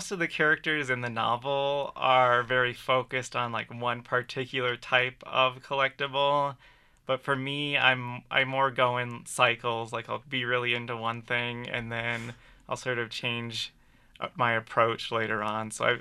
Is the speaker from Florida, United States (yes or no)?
no; Appleton, Wisconsin, United States; growing up in Appleton, Wisconsin, I was into punk culture.